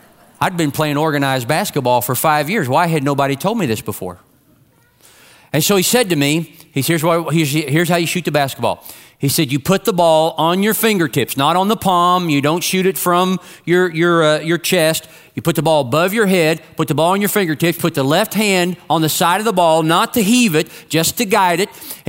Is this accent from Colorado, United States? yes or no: no; Kentucky, United States; But I'm from Kentucky. We don't know much about football there.